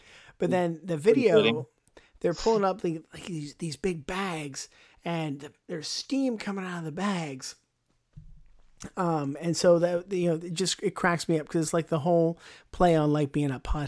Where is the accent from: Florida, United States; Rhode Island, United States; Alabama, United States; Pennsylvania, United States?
Pennsylvania, United States; Pittsburgh; that's from my hometown of Pittsburgh, PA.